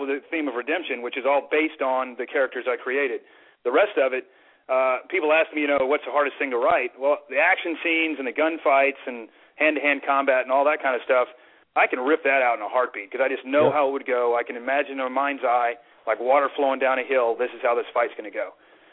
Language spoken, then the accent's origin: English; Charleston, United States; It starts out in Charleston, my hometown.